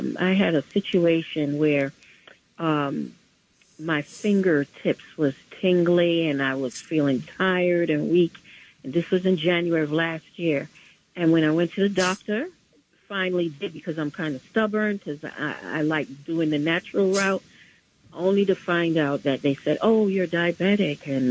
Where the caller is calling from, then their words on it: Bronx, New York, United States; I'm calling from the Bronx.